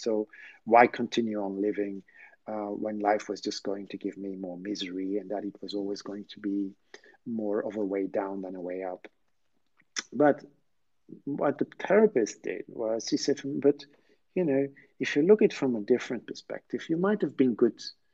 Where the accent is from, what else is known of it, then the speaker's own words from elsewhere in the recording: Brussels, Brussels-Capital Region, Belgium; English is a second language; I'm from Brussels